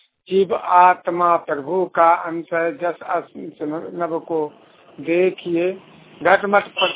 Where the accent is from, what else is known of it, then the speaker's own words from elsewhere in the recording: Jharkhand, India; ग्राम चतरी, थाना ठाकुरगंज के, जिला गुड्डा, झारखंड का रहने वाला हूँ।